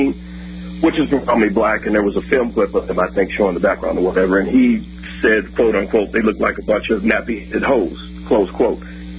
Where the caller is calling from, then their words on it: Aurora, Colorado, United States; Aurora, Colorado.